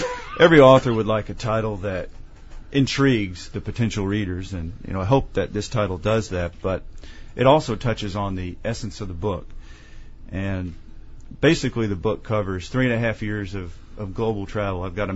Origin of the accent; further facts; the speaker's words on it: Tennessee, United States; I was born here in Tennessee. Well, actually raised here in Tennessee, but traveled abroad.